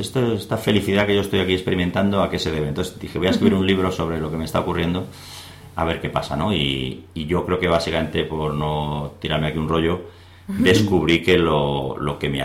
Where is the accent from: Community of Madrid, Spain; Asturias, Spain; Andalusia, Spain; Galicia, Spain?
Community of Madrid, Spain; Madrid; como vuelvo a decir, si yo vengo de Madrid, donde todo el mundo el 24 de diciembre celebra lo mismo